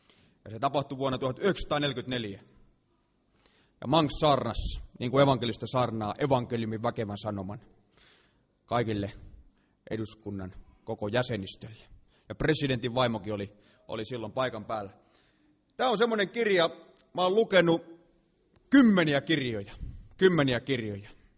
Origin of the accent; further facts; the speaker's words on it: Karkkila, Uusimaa, Finland; silloin kun mä olin pikkupoika, niin me asuttiin Karkkilassa